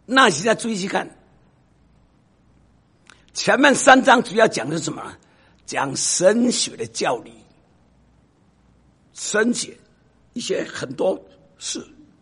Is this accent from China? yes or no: no; Taiwan; accent: Taiwanese Mandarin; 我说台湾国语你不一定听懂了